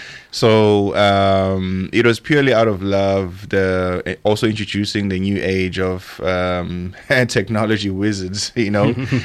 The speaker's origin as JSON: {"language": "English", "country": "South Africa", "first_language": "Zulu", "said": "Isizulu is my native tongue."}